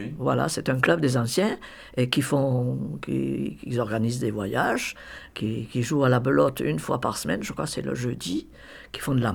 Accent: Saint-Crépin-d'Auberoche, Nouvelle-Aquitaine, France; Moi, j'ai toujours entendu parler, l'occitan. Autour de moi. Je vous dis, je suis de Saint-Crépin-d'Aubroche, mes parents étaient natifs de là.

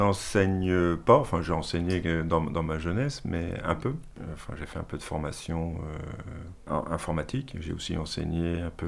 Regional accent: Lille, Hauts-de-France, France; now in Lyon, France; moi, je suis originaire de Lille. J'habite maintenant à Lyon, où j'ai rencontré Luce.

